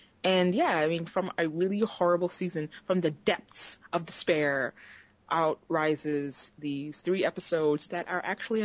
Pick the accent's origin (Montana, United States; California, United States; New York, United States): New York, United States; This is in Florida. I'm from New York. This is in Florida.